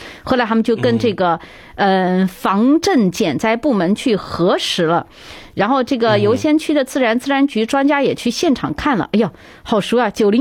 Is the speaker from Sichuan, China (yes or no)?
yes; Mianyang, Sichuan, China; 嗯，接下来来看看我的家乡这条消息